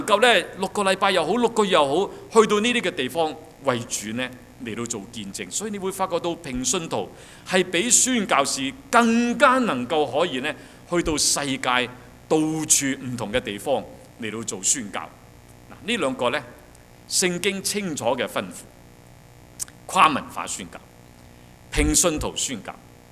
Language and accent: Cantonese; Guangdong, China; 譬如我哋係廣東人